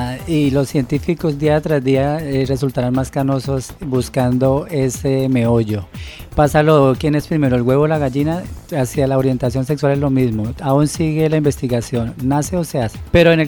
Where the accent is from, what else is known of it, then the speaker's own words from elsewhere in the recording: Villavicencio, Meta, Colombia; Yo soy de Villavicencio